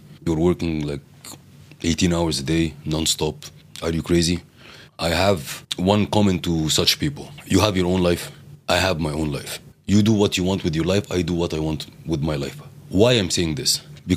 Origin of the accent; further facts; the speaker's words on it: Egypt; I come from Egypt and I grew my career in two different countries